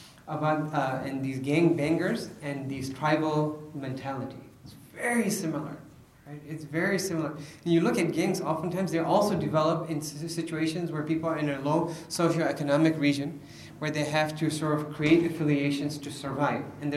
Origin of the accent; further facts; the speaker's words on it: Chicago, Illinois, United States; So I grew up in Chicago, right, in the city.